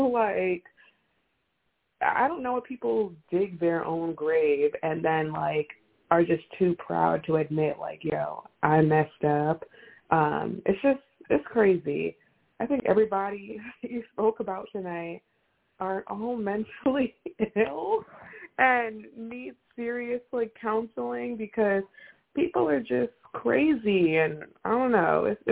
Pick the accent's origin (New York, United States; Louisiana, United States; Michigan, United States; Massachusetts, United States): New York, United States; I'm from New York, so, like, she's huge.